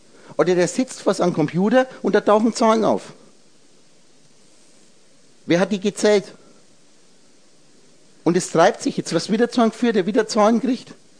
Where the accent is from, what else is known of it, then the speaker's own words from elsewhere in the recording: Czechia; Ich bin aus Tschechien.